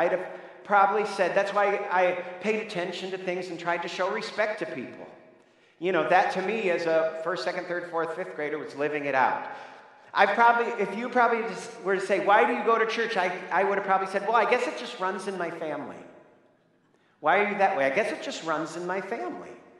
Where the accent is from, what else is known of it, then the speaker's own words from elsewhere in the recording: Birmingham, Michigan, United States; also born or lived in Pontiac, Michigan; I was born in Pontiac, Michigan, grew up in Birmingham, Michigan. I was baptized at 6 weeks old by Dr. Thomas.